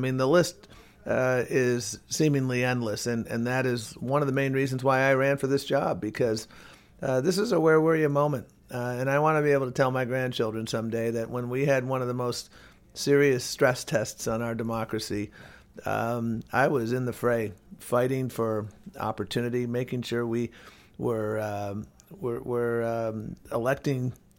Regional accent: Buffalo, New York, United States; Well, I was born in Buffalo, New York, had the privilege of growing up there.

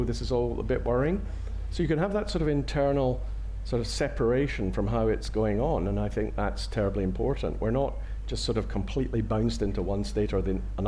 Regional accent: Scotland, United Kingdom; I can say this because I'm a Scot

